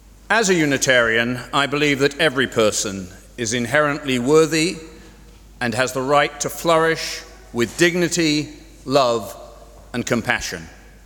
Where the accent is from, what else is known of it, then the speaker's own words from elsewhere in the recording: Dublin, County Dublin, Ireland; now in United States; I grew up here in Dublin, but for many years I've lived mostly in the United States, including for the last, 30 years or so